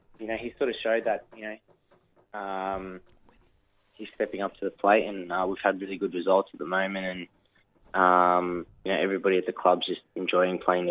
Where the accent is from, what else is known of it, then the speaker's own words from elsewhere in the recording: Melbourne, Victoria, Australia; my friends and family that I'm originally from Melbourne as well.